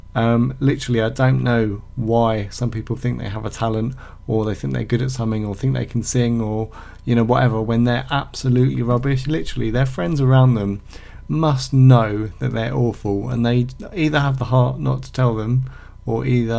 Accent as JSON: {"language": "English", "country": "United Kingdom", "said": "that's all part of being British"}